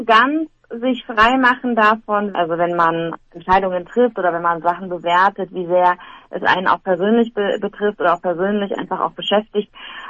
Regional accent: Germany; born there; meine Eltern zum Studium nach Deutschland gekommen sind und dann, also ich bin dann in Deutschland geboren, mein Bruder ist in Deutschland geboren

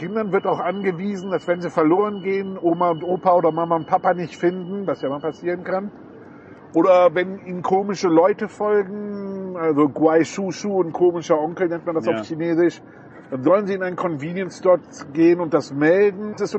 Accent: Bergheim, North Rhine-Westphalia, Germany; ich sage immer, ich komme aus Köln, ich komme aus einem Ort bei Köln.

